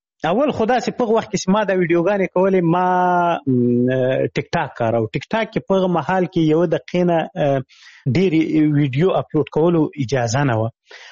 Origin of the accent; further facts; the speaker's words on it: Shamshatoo, Khyber Pakhtunkhwa, Pakistan; شمشتو مهاجرینو کمپ اوسې هغه دی هغه پخواني جهادي رهبرانو ندیو رهبر کمپو مشهور کمپو زه په هغه کې لوی سوی یم.